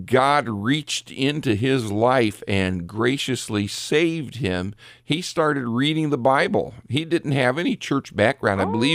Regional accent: Richfield, Ohio, United States; Well, growing up in Richfield, I worked a year at the Coliseum too

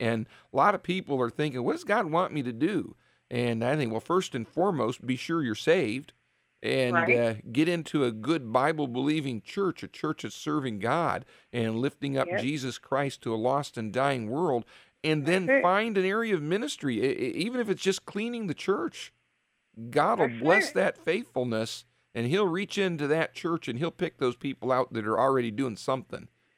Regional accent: Richfield, United States; I remember I'm from Richfield. I grew up in Richfield. I pastor in Richfield now, and born and raised there like my dad was

